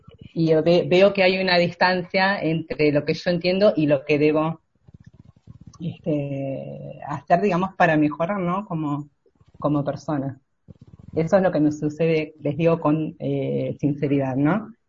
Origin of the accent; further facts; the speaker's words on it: Argentina; yo soy de Argentina, leo la obra hace muchos años, la descubrí creo cuando tenía 16 años.